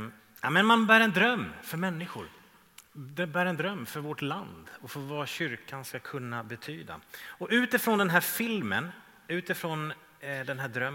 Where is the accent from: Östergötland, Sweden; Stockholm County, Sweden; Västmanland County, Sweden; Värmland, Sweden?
Stockholm County, Sweden; Stockholm; Det är inte jag, även om jag är från Stockholm.